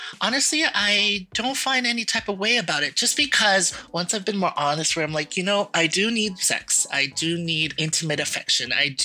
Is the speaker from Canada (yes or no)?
yes; Mississauga, Ontario, Canada; I am from Mississauga, Ontario.